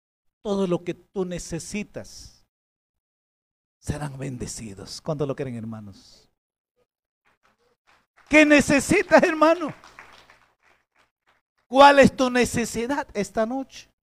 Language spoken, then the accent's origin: Spanish; Puno, Peru; Por lado de mi tierra, por Puno, no ha llovido.